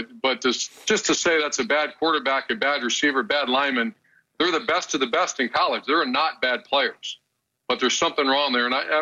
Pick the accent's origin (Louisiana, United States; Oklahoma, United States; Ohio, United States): Ohio, United States; Cincinnati; So the Bengals can do it. It's a great city. It's actually my hometown.